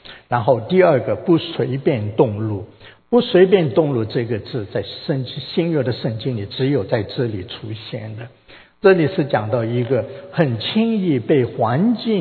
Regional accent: China; 我们中国人有一句话，打者爱也，是不是？

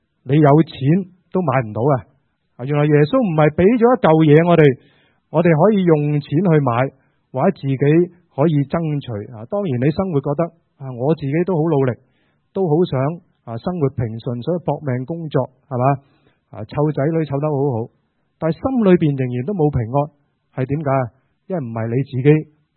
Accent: China; 我们中国人呢见面的时候通常呢就怎样打招呼

